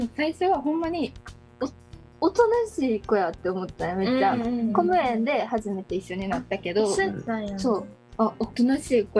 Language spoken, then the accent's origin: Japanese; Kochi, Japan; 高知県出身で、ちょっとはもうずっと京都生まれ、